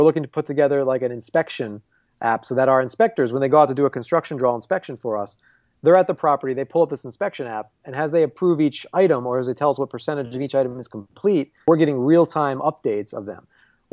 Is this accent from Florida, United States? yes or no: no; Philadelphia, Pennsylvania, United States; It just so happens I'm from Philly.